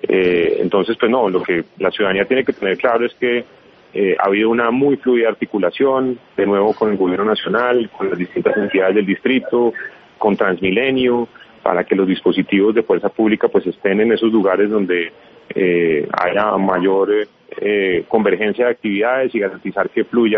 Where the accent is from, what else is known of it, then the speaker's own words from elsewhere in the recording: Colombia; de verdad que esperamos que la jornada sea una jornada de celebración de todo aquello que nos une como colombianos, de nuestra nacionalidad, de nuestra identidad